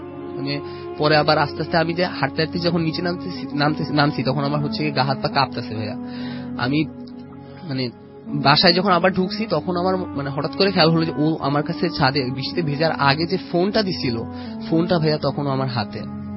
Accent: Dhaka, Dhaka Division, Bangladesh; আমি ঢাকা পল্টন থেকে এসেছি।

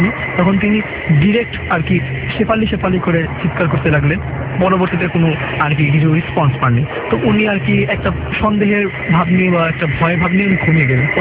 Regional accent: Dhaka, Dhaka Division, Bangladesh; আমাদের বাসা যেটা পুরান ঢাকা এবং আমাদের বাসার মধ্যে আমাদের চাচুরা ছিল, ফুপিরা ছিল, আমরা একসাথে থাকতাম আর কি।

